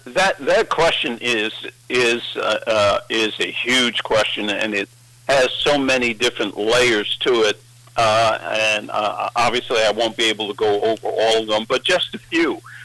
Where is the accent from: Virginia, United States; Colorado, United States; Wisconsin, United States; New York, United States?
New York, United States; New York City; If you go into where I grew up in Spanish Harlem